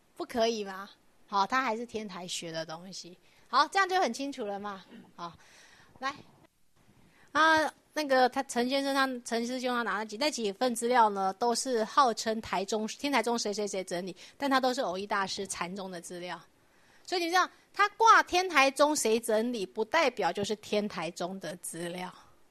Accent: Caotun, Nantou County, Taiwan; 那以前我们那乡下也不小，那时候是彰化、草屯啊

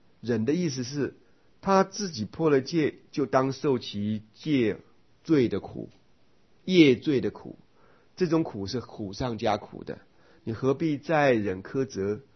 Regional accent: Taiwan; 那个我们台湾话叫凌迟嘛

